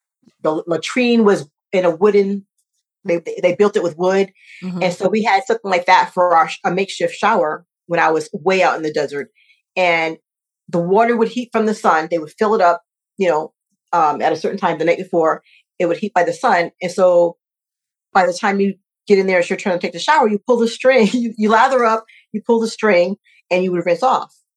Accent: Connecticut, United States; And because it's funny because I'm from Connecticut.

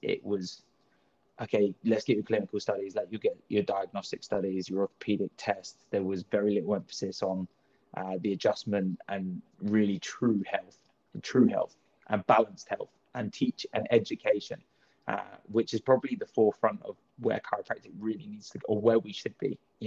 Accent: Bournemouth, South West England, United Kingdom; I studied in Bournemouth. Actually, funny enough, which is my hometown.

